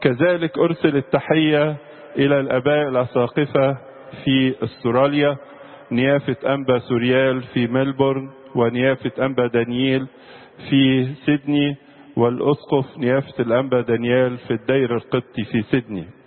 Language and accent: Arabic; Egypt; فنحن بالحقيقة نشعر أن مصرنا تبدأ عهدا وعصرا جديدا وفكرا جديدا بروح جديدة نبنيها سويا كلنا كمصريين